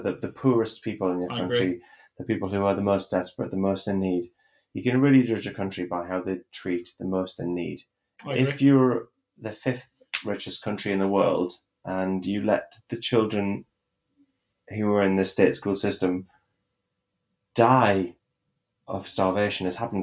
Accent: United Kingdom; we shouldn't consider ourselves as British people a success until we can say nobody sleeps on the street

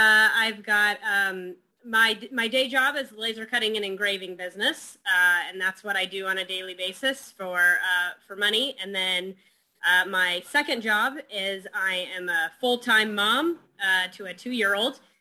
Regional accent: Wichita, Kansas, United States; also born or lived in New York / Texas; now in Springfield, United States; I grew up in Wichita, Kansas.

